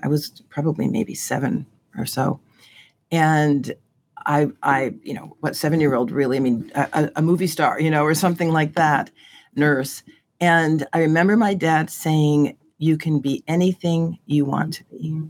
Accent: California, United States; connect with aunts and uncles and cousins that I didn't see growing up in California.

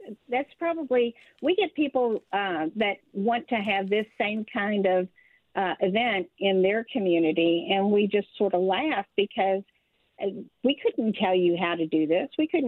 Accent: Louisville, Kentucky, United States; now in Fancy Farm, United States; No, I'm from Louisville.

